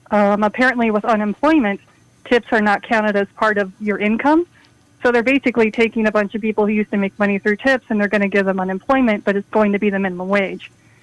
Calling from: Denver, Colorado, United States; I'm calling you from Denver, Colorado, actually.

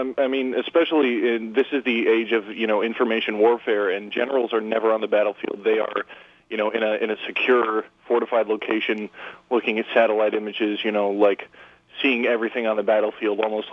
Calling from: Ossining, New York, United States; Ossining, New York.

